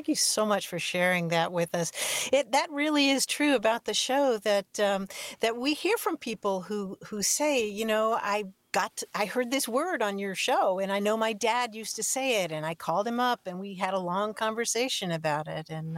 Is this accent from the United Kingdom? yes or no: no; Kentucky, United States; I mean, I'm from the South. I grew up in Kentucky, and so I have an entirely different way of speaking from Grant's